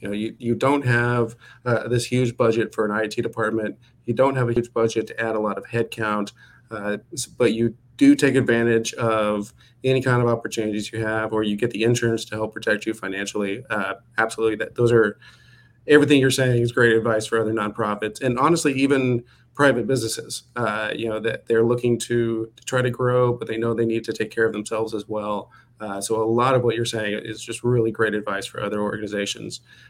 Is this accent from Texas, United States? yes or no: yes; Houston, Texas, United States; And I'm actually a native Houstonian. So anything that can help my hometown is absolutely fantastic.